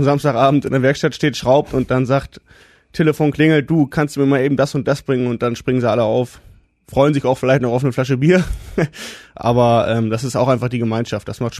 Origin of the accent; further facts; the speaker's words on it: Velpe, Lower Saxony, Germany; Wir kommen aus Velpe